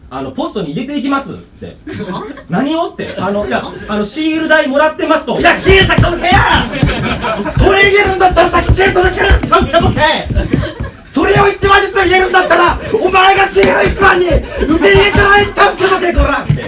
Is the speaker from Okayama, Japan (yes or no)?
yes; Okayama, Japan; accent: Okayama dialect; 僕岡山の人間です。岡山の方便使わせてもらいました。